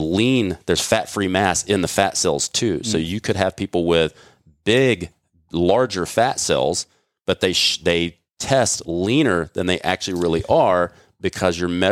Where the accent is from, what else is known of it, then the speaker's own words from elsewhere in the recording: Texas, United States; Because growing up in Texas, I had to play against some of these guys who went to play pro ball